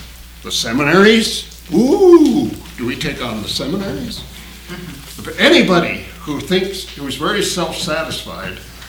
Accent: South Dakota, United States; It's sort of the way Minnesotans feel about my home state, South Dakota.

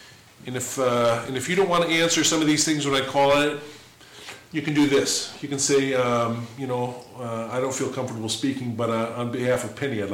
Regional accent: Tucson, Arizona, United States; also born or lived in South Dakota; Tucson is a neat city, bounded on four sides by the mountains. And the city, when we first moved there, when I was like in fifth, sixth grade from South Dakota, was struck

